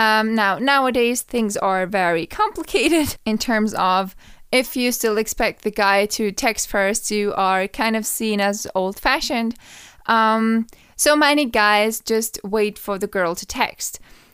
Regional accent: Austria; Now, that's the reason why I stopped dating in my hometown, so I don't date. I try not to date in Austria, actually, at all.

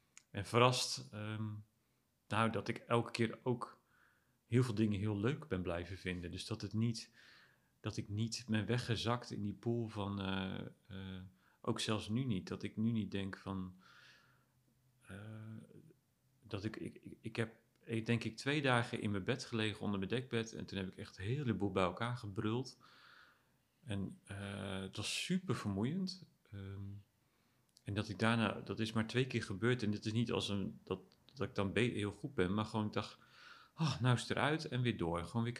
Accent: Hardinxveld-Giessendam, South Holland, Netherlands; born there; Een ritje naar Hardingsveld, mijn geboorteplaats.

